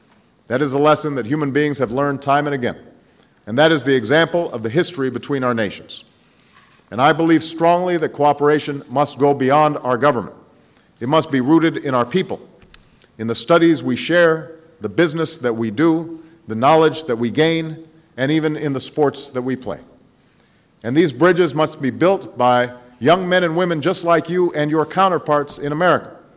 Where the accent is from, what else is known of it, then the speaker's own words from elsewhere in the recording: Chicago, Illinois, United States; he has had an excellent relationship with the city of Chicago, my hometown, that he's visited there twice